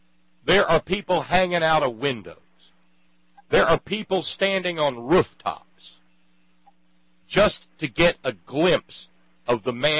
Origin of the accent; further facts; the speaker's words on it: Alabama, United States; the place that I grew up in Alabama, before Wilson Dam came in and the TVA came along